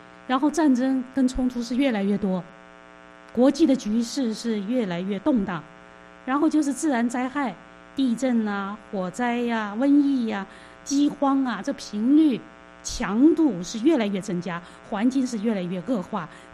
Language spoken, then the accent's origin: Chinese; China; 该是我们中国人起来还福音债的时候了。